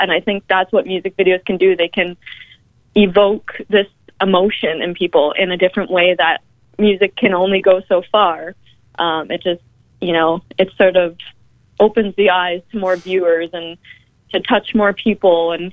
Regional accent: Canada; we're Canadian

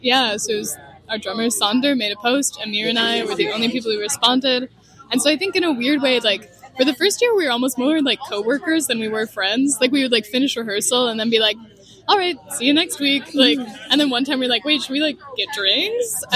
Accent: United States; I'm from the States.

